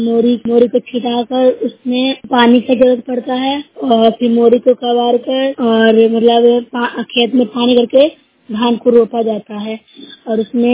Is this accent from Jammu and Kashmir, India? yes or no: no; Bihar, India; मैं नूरशहर प्रखंड से हूँ, जिला नालंदा की रहने वाली निवासी हूँ।